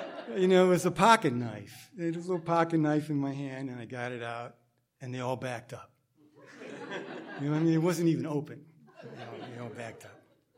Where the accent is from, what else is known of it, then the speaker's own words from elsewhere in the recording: Cuba; And even back then, I didn't say Cuba because, unlike so many of you in the audience today who know about Cuba, because it's kind of almost a celebrity nation for many people, back then you say Cuba and they didn't have any idea. So I said the Caribbean.